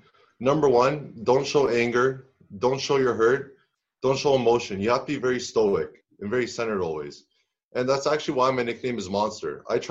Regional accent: Canada; Well, growing up in Canada, I always loved playing all sports.

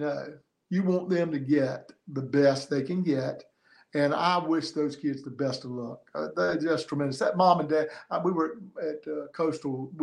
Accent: New Bern, North Carolina, United States; I'm from New Bern

